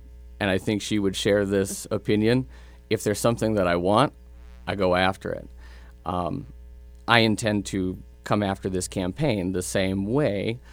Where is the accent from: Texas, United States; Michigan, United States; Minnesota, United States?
Minnesota, United States; Twin Valley; so I was born and raised in Twin Valley, Minnesota. … they still live in Twin Valley.